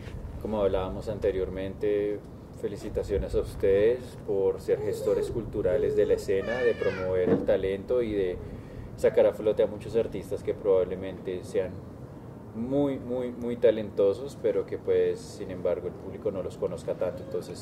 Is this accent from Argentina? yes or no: no; Colombia; ese legado es el que quiero rescatar en busca de una identidad como cultura colombiana.